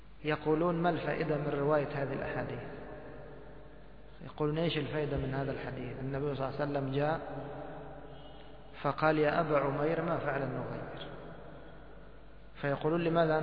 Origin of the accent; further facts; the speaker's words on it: Egypt; وهي كنية عندنا في مصر ولكن طبعا باللهجة العامية أبو الرجال